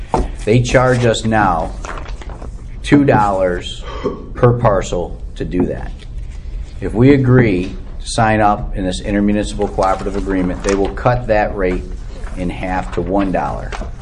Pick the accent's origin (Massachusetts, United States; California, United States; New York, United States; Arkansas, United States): New York, United States; Baldwinsville; when I was growing up on Virginia Street in the village of Baldwinsville, on Elizabeth Street, there lived a horse.